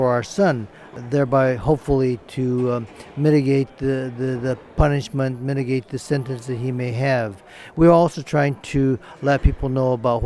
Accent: Honolulu, Hawaii, United States; I'm from Honolulu, Hawaii.

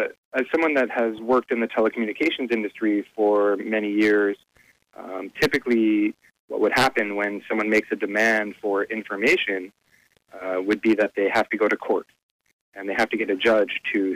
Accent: United States; I felt certain that I always have the right to talk to a lawyer since I'm an American.

